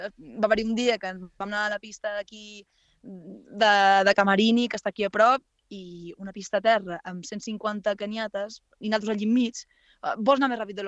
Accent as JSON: {"language": "Catalan", "town": "Formentera", "region": "Balearic Islands", "country": "Spain", "tie": "born or raised there", "said": "jo he crescut a la Mola, a Formentera, a Pescamins"}